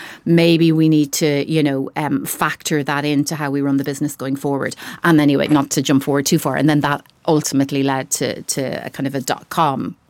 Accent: Athlone, Leinster, Ireland; So actually I'm from Athlone.

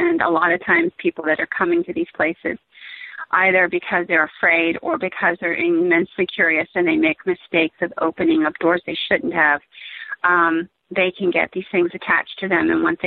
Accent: Pennsylvania, United States; I'm from Pennsylvania, and we have the Brockers and the witches and all that stuff that came from the Amish and what have you.

